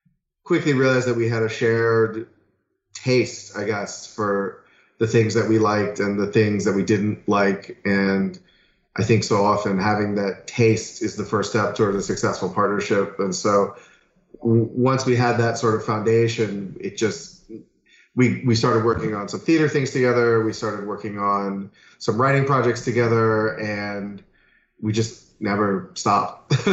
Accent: Margate, Florida, United States; I grew up in Crawl Springs in Margate.

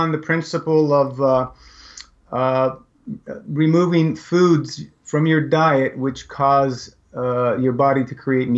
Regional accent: Toronto, Ontario, Canada; Yeah, I grew up in Toronto. Right now, I'm just a little north of there, about half an hour, 45 minutes, depending on time of day.

